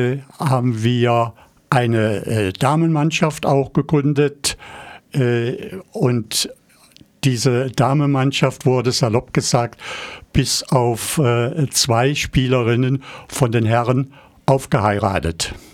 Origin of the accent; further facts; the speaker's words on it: Koblenz, Rhineland-Palatinate, Germany; Ich stamme ursprünglich aus Koblenz. Koblenz war eine große Garnisonsstadt, Amerikaner, Engländer, Franzosen.